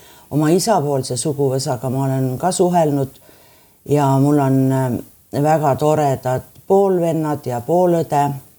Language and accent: Estonian; Saare County, Estonia; Minu jaoks on see identiteet väga oluline , et ma olen saar ja Saaremaalt saar just , et kui küsitakse , et kas ma olen puu või saar , siis ma olen ikka saar , see saar , millel on vesi ümber